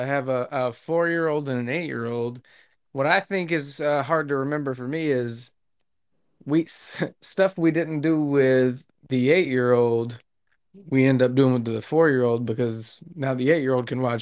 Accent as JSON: {"language": "English", "country": "Jamaica", "said": "Blend. I'm Jamaican."}